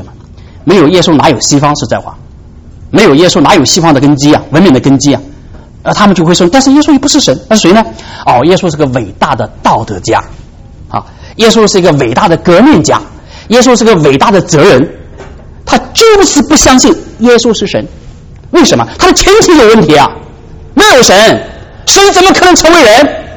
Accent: China; 特别是我们中国人了，我们觉得我们知识分子啊，承担一种教化众民的责任啊。

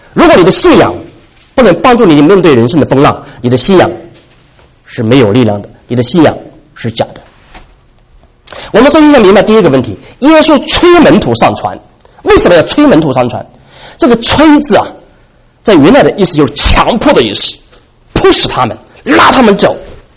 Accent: China; 我们是中国人呢

